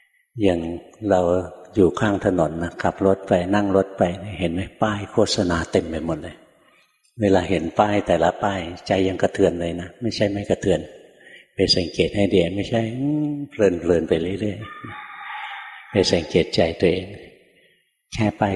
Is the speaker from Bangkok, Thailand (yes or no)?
yes; Bangkok, Thailand; เมื่อก่อนหลวงพ่ออยู่กรุงเทพนะเกิดกรุงเทพเรียนหนังสือในกรุงเทพโตที่กรุงเทพทำงานในกรุงเทพจนกระทั่งปี 44ถึงได้ออกไปบวช